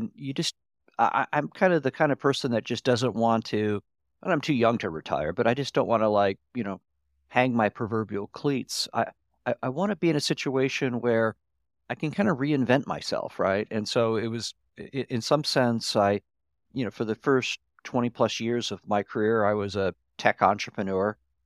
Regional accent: Michigan, United States; Yeah, no, I grew up in Michigan. I went to the University of Michigan, and I saw Silicon Valley as a place where things could happen, that you didn't have to wear a suit.

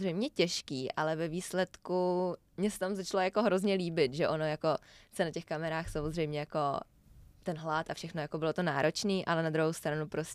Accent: Brno, South Moravian Region, Czechia; prostě jsem vlastně z Brna, jezdila jsem do té Prahy jako docela často

